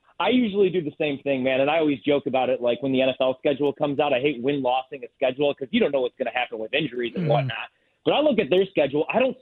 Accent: Chicago, Illinois, United States; And we grew up in Chicago, you know

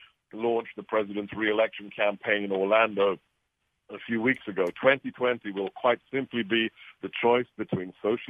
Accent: England, United Kingdom; now in United States; I grew up under Margaret Thatcher in the UK, was born and bred in England, and then watched Ronald Reagan on the other side of the Atlantic bring America back to its rightful place as the shining city on the hill.

